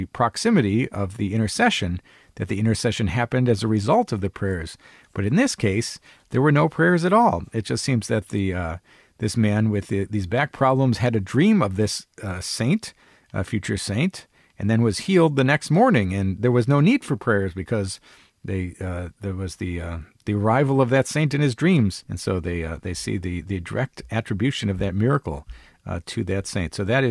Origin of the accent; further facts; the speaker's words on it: Ireland; being an Irish guy myself